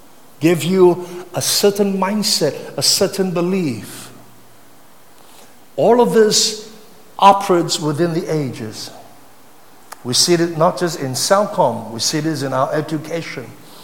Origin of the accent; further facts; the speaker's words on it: Ipoh, Perak, Malaysia; Just because, you know, I was from Ipoh, I spoke Cantonese.